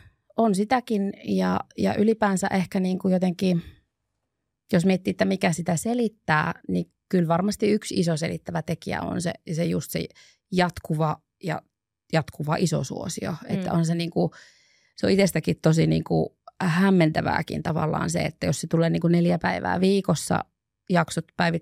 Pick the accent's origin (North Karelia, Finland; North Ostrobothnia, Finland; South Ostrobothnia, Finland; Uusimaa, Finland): North Ostrobothnia, Finland; Oulu; mä oon Oulusta kotoisin, niin en tiedä, onko jotain semmoista pohjoissuomalaista kainostelua